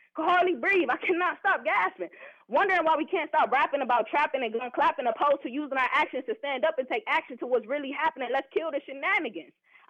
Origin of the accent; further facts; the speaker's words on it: Detroit, Michigan, United States; I'm from Detroit, Michigan.